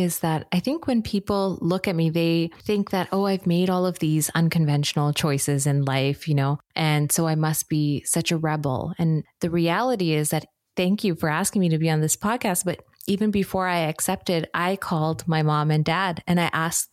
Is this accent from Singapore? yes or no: yes; Singapore; there was so much similarity to how I grew up in Singapore, of this island culture